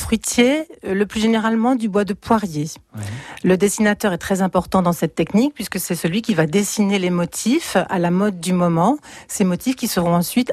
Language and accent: French; Auvergne-Rhône-Alpes, France; les Suisses viennent volontiers travailler chez nous en Savoie